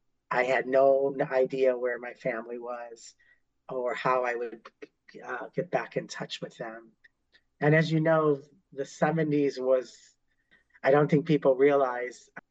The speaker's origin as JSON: {"language": "English", "town": "Chicago", "region": "Illinois", "country": "United States", "tie": "born there", "said": "My background is my family is from Puerto Rico. I'm a first generation because I was born here in Chicago. And both my parents came here from Puerto Rico."}